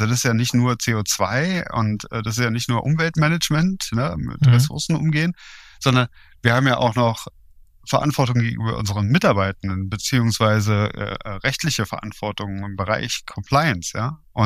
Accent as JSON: {"language": "German", "region": "Berlin", "country": "Germany", "tie": "born or raised there", "moved": "as an adult", "said": "Aber ich bin in Berlin groß geworden und hier ist man irgendwie gar nicht auf ein Auto angewiesen. Das heißt, ich hatte mein erstes eigenes Auto auch erst mit 31, als ich aus Berlin rausging."}